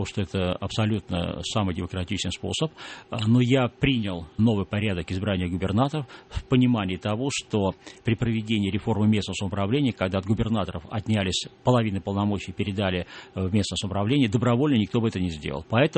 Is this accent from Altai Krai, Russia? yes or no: no; Saint Petersburg, Russia; при въезде с моря в мой родной город Санкт-Петербург.